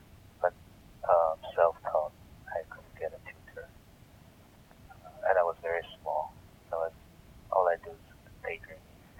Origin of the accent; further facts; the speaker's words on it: Taiwan; English is a second language; moved away as an adult; I grew up in Taiwan until I was 23, then I never left the country. It was a very conservative place, very anti-communist, kind of enclosed environment.